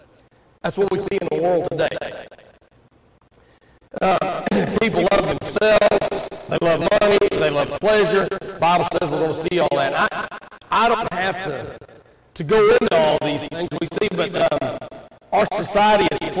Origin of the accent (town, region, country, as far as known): Oklahoma, United States; born or raised there